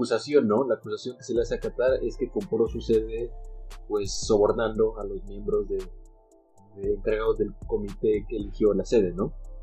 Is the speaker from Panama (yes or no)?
no; Mexico; De cómo somos los mexicanos, ¿no?